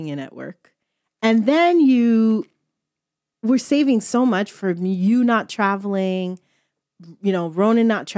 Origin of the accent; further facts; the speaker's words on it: Canada; I am Canadian.